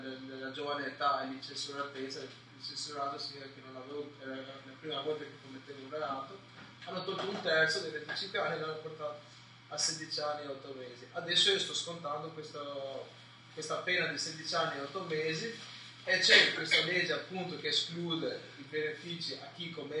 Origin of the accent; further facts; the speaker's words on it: Albania; io sono albanese, sono stato condannato per sequestro di persona a scopo di estorsione, io sono in carcere da 12 anni, quindi adesso sono a 32